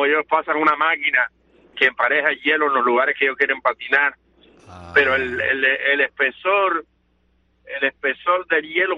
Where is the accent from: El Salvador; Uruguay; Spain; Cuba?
Cuba; y a todo mi pueblo de Cuba